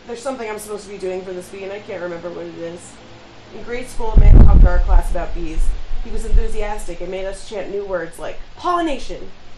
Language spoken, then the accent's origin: English; New Jersey, United States; I'm from New Jersey.